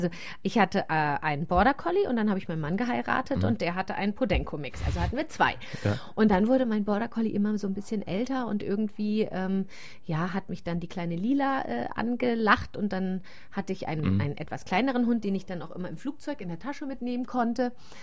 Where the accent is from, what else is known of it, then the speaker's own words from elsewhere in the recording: Germany; now in Italy; Ja, ich weiß nicht, wie das hier in Südtirol ist. Bei uns in Deutschland ist es verpönt als das Spiel der alten Frauen.